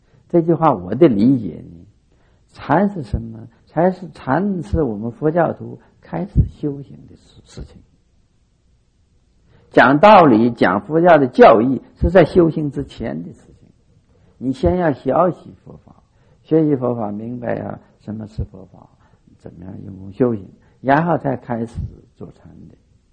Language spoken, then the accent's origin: Chinese; China; 我们中国人也特别欢喜，我也是欢喜